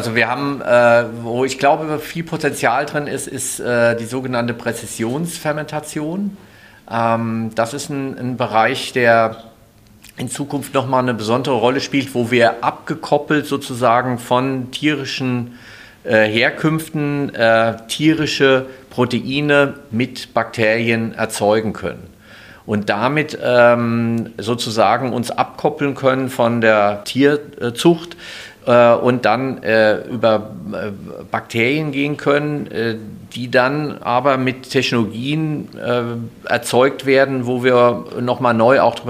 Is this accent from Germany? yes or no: yes; Hesse, Germany; Ich komme aus Hessen.